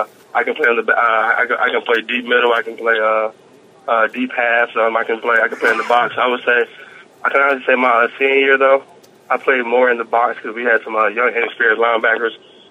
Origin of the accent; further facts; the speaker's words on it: Philadelphia, Pennsylvania, United States; That's actually where my mom is from. Mm-hmm. I was born and raised in North Philly, so basically I'm coming back home.